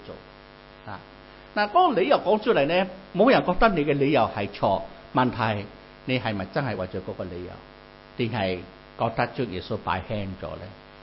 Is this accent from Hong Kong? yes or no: no; Malaysia; 在 我的乡下马来西亚